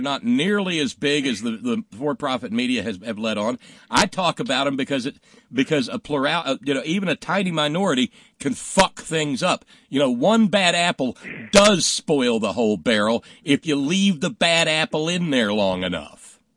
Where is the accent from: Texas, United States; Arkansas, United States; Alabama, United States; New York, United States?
Alabama, United States; The place where I was born and raised in Alabama, you know, I didn't have family from there.